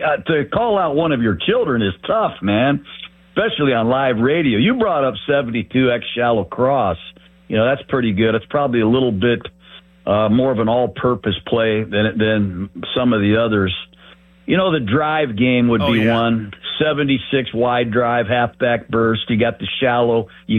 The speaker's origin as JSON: {"language": "English", "town": "South Bend", "region": "Indiana", "country": "United States", "tie": "born or raised there", "said": "You know, my dad coached at Notre Dame. I grew up in South Bend, Indiana."}